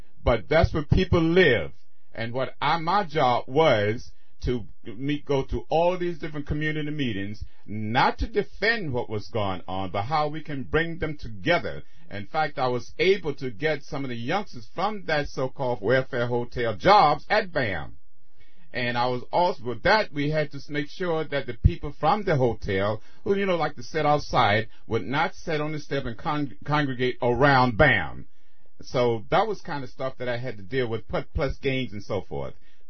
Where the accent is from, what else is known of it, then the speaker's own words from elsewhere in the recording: New York, United States; by the way, from Long Island. I'm still from Long Island.